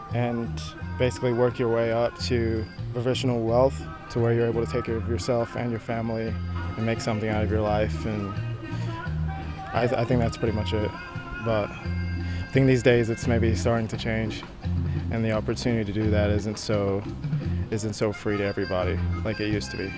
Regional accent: Nigeria; also born or lived in South Africa / Minnesota; now in United States; Coming from Nigeria, my dad he's worked his way up as a math professor in university. We moved from Nigeria to South Africa, and then he got a job in Minnesota for about a year.

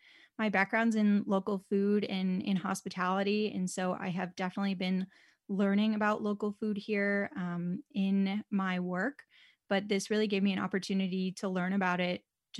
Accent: Illinois, United States; also born or lived in Atlanta; now in Boise, United States; I grew up in Illinois. I moved down to Atlanta about 10 years ago. I was in really humid climates before Boise.

